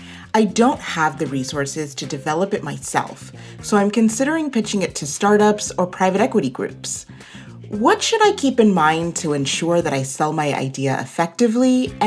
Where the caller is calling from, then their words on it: Portland, Oregon, United States; from Portland, Oregon.